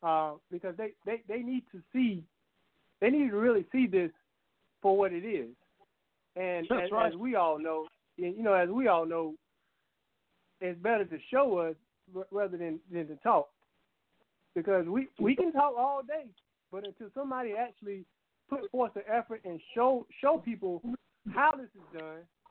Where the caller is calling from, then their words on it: Raleigh, North Carolina, United States; out of Raleigh, North Carolina.